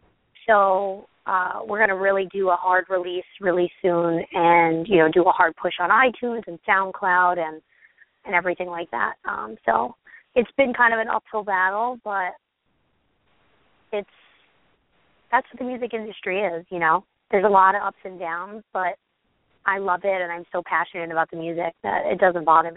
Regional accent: Brooklyn, New York, United States; I come from Bensonhurst, Brooklyn.

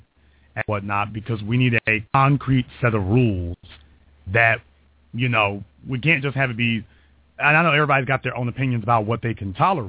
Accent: Louisiana, United States; Well, I'm from Louisiana. They'll have a dozen bodies before they leave high school.

